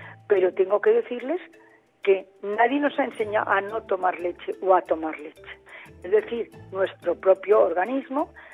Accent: Spain; como buena española

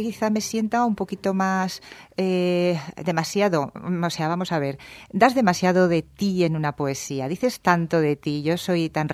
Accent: Banyeres de Mariola, Valencian Community, Spain; es una editorial valenciana, como yo, y soy de Bañeres de Mariola, alicantina, o sea, por los cuatro costados, pertenezco a la comunidad valenciana y además la adoro

